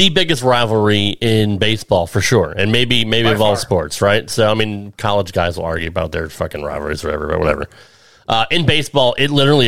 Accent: New England, United States; I'm a Red Sox fan. I grew up in New England, so I love the Red Sox.

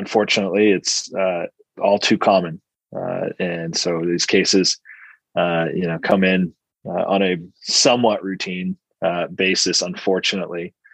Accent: California, United States; I grew up in San Bernardino County, then came back home for law school and started interning in the DA's office as a law student.

